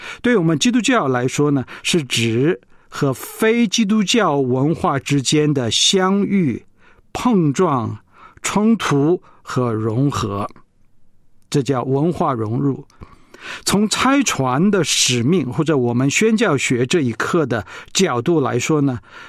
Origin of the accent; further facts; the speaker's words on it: China; 而我们中国人，你去大的餐厅，如果他有筷子也不是一双